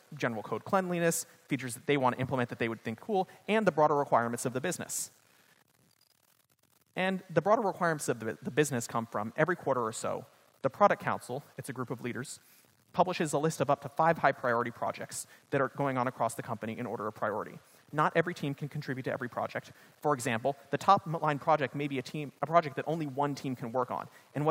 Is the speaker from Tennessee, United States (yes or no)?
no; Los Angeles, California, United States; So I grew up in Los Angeles, and I remember going to California Adventure and getting on this roller coaster.